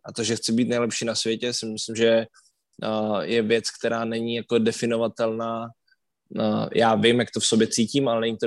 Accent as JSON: {"language": "Czech", "town": "Brno", "region": "South Moravian Region", "country": "Czechia", "moved": "yes", "said": "i prostě moje město, když jsem z Brna."}